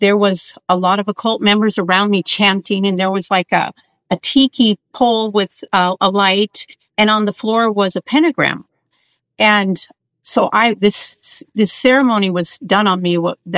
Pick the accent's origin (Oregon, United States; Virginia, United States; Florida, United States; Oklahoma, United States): Oregon, United States; Portland; So I was raised in Portland, Oregon. And we had a very large family, yours, mine, and ours.